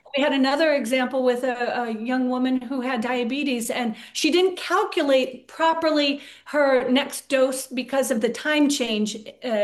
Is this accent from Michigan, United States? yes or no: no; San Diego, California, United States; I grew up in San Diego, and at one point I was 21.